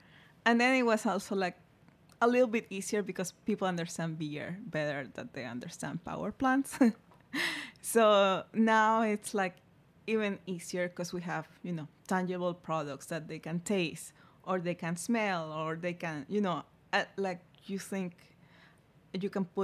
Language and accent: English; Ecuador; English is a second language; like I'm from Ecuador